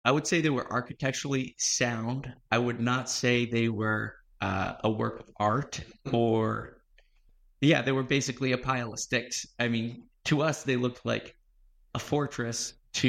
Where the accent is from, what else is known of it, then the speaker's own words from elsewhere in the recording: Rye, New Hampshire, United States; I grew up in Rye, New Hampshire, and we had like a woodsy backyard.